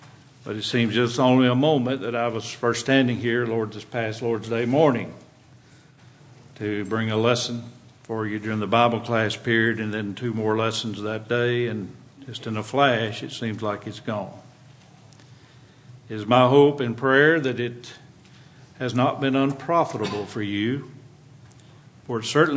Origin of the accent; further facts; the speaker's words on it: United States; Well, as a farm boy, I grew up in Limestone County, and I mentioned the supper table tonight.